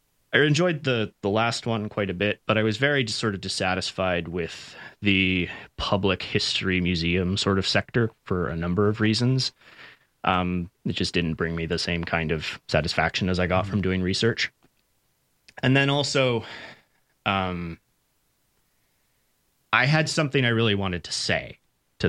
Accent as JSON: {"language": "English", "region": "British Columbia", "country": "Canada", "said": "I'm originally from British Columbia. I'm from sort of central British Columbia. It's the territory of the Tsleil-Waututh people, the Tsilhqot'in people, Deketh people."}